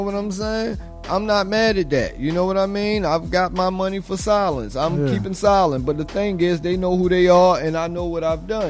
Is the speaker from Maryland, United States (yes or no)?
yes; Baltimore, Maryland, United States; I'm from Baltimore, baby.